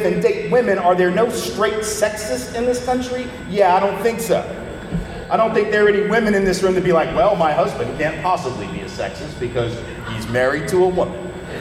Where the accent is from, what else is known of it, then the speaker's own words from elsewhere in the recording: Tennessee, United States; I'm from Tennessee, man. I'm a Southerner born and bred, been there all my life.